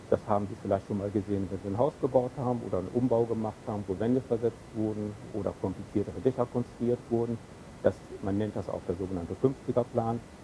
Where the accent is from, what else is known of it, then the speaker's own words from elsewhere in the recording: Bielefeld, North Rhine-Westphalia, Germany; In Bielefeld ist hier, wo ich herkomme, das ist ja so eine Stadt, die so ein bisschen rundlich ist, von der Größe her durchaus mit München vergleichbar, nur nicht von der Einwohnerzahl her, da sind ein paar weniger.